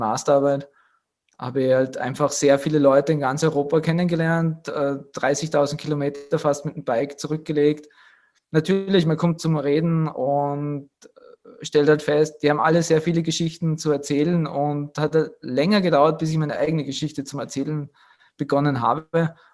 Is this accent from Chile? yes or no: no; Graz, Styria, Austria; ich komme aus Österreich ursprünglich, bin in der Steiermark, Graz zu Hause. Jetzt auch öfters in Dubai, viel öfters mehr in Dubai mittlerweile.